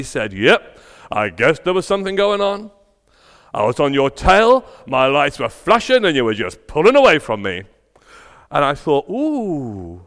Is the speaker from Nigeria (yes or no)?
no; England, United Kingdom; It's English. I'm English.